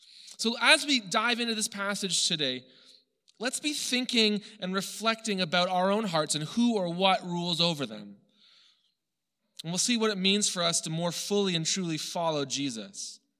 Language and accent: English; Canada; accent: a bit American; also born or lived in United States; I wasn't as Canadian as I thought I was. I made a big deal about being Canadian while I was in the U.S., but when I came back to Canada, everyone thought I was an American. My accent was a bit American.